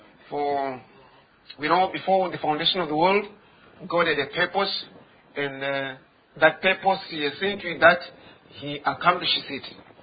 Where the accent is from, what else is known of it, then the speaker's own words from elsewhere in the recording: Zimbabwe; I come from Zimbabwe, Africa.